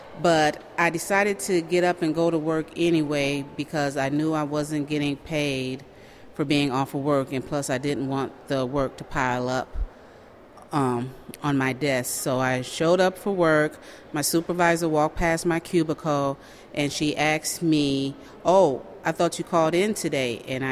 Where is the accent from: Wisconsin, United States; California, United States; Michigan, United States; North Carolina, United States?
Wisconsin, United States; Milwaukee; I'm from Milwaukee.